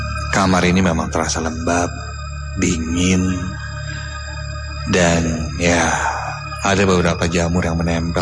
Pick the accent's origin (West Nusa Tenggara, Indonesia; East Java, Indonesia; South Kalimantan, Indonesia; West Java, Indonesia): West Java, Indonesia; Cianjur; now in Bandung, Indonesia; asalku dari Cianjur. Aku sudah menjadi perantau kerja di Bandung sekitar 3,5 tahun.